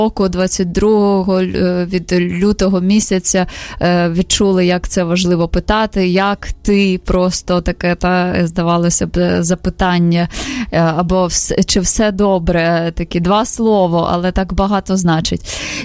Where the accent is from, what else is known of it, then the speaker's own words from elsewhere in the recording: Zaporizhzhia, Zaporizhzhia Oblast, Ukraine; born there; Запоріжжя, це моє рідне місто, де я народилася